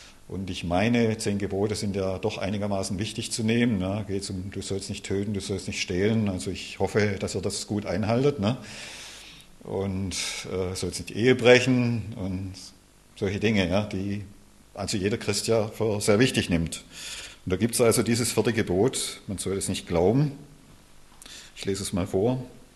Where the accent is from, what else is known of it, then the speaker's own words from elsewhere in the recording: Baden-Württemberg, Germany; ich bin ja Schwabe